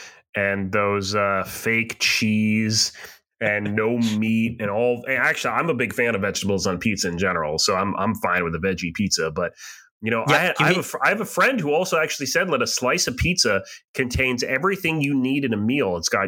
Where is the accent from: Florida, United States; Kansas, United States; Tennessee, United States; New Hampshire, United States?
New Hampshire, United States; There was there was a place in my hometown in New Hampshire that did a personal pan pizza.